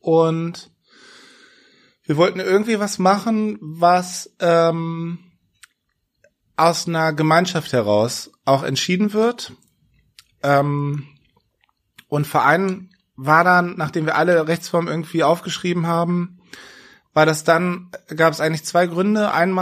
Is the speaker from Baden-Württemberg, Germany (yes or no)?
no; Braunschweig, Lower Saxony, Germany; ich komme aus Braunschweig und dachte dann nach dem Studium, es geht irgendwo in die Welt, aber auf gar keinen Fall zurück nach Braunschweig